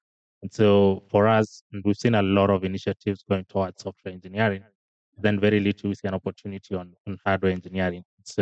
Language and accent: English; Kenya; So I've born and bred in Kenya and gone through the whole public education system.